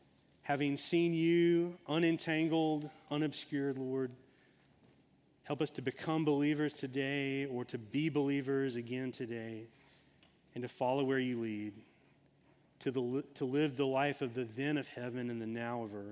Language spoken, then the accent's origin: English; Tennessee, United States; I grew up in Tennessee, and I went to college here in North Carolina